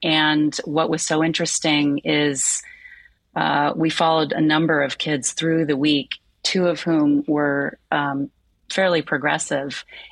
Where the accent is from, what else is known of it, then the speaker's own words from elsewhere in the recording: California, United States; I grew up in California. I did not know about the program, but it's a robust program.